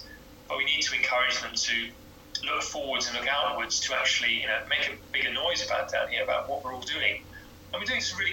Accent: South East England, United Kingdom; I mean, I grew up in Surrey and I knew about Goonhilly as a child.

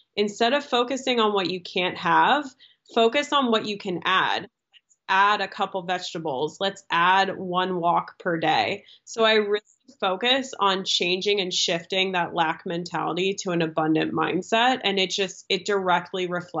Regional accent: East Coast, United States; because I am from the East Coast

